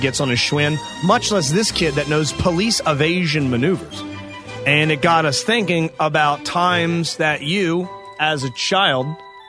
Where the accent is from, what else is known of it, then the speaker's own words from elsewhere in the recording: Waldorf, Maryland, United States; We weren't allowed to leave the Carrington neighborhood. That's where I grew up in Waldorf. Carrington.